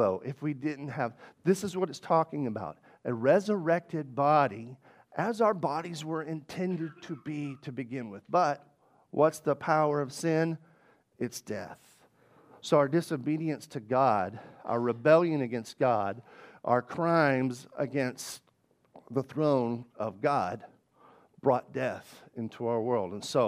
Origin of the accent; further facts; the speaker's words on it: Arkansas, United States; Because I'm from Arkansas, we say detail.